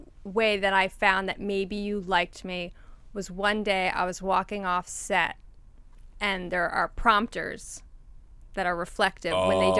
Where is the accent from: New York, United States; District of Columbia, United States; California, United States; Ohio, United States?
New York, United States; Brooklyn; I grew up in Park Slope, Brooklyn, very crunchy parents.